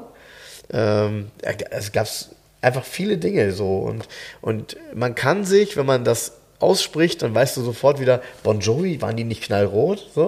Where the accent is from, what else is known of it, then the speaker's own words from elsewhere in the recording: Soltau, Lower Saxony, Germany; ich weiß noch genau, wer das bei uns in Soltau hatte.